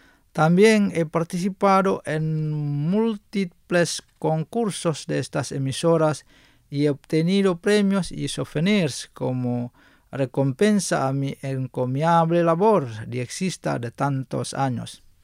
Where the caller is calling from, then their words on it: Santiago de Cuba, Cuba; desde Santiago de Cuba, en la región oriental cubana y específicamente en esta provincia que es la ciudad héroe de Cuba, les escribo y saludo. Soy un oyente cubano